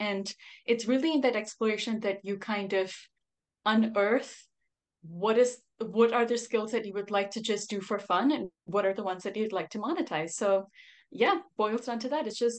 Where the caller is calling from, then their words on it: Singapore; We are chatting from Singapore. It's almost 9 p.m. here